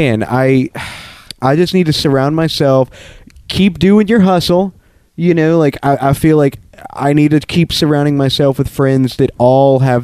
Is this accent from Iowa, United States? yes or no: no; Orlando, Florida, United States; I'm like, bro, I'm from Orlando. I don't give a fuck.